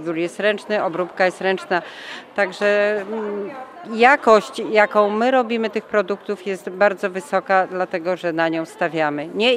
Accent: Lublin Voivodeship, Poland; pochodzimy z gminy, z miejscowości, która słynie z uprawy róż

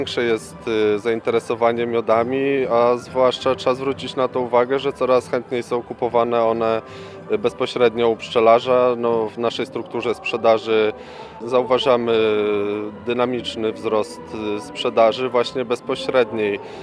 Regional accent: Nałęczów, Lublin Voivodeship, Poland; No, pochodzimy z Nałęczowa, więc mamy przemiał bardzo duży turystów.

